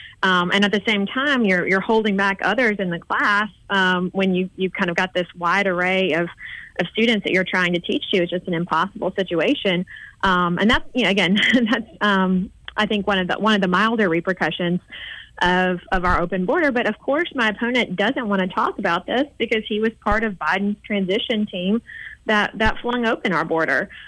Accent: Beatrice, Alabama, United States; I grew up in Beatrix, Alabama. Both of my parents were rural health care providers.

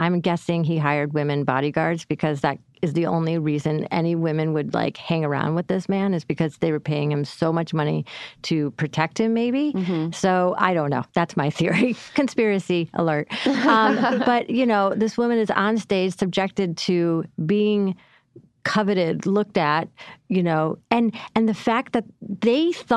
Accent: Syracuse, New York, United States; I wrote an op-ed for my hometown, Syracuse, New York.

